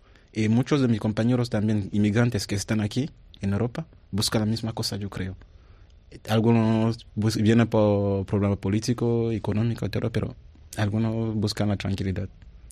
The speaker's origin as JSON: {"language": "Spanish", "country": "Cameroon", "second_language": "Spanish", "said": "Yo soy de Camerún, sí."}